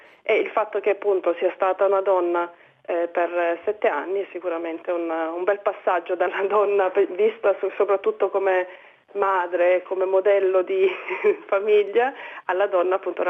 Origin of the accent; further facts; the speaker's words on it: Sicily, Italy; sono siciliana